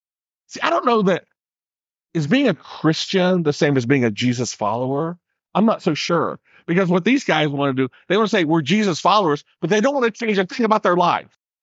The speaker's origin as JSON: {"language": "English", "region": "West Virginia", "country": "United States", "said": "I'm from West Virginia, but she's from Indiana. But I've always talked funny."}